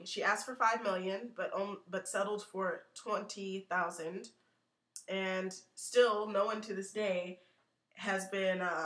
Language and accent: English; Midwest, United States; I'm from the Midwest, technically.